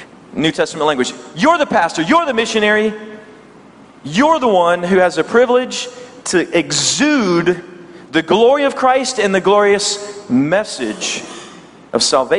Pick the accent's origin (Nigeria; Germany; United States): United States; the South; accent: Southern US; That's kind of a little bit of my southern accent from the United States.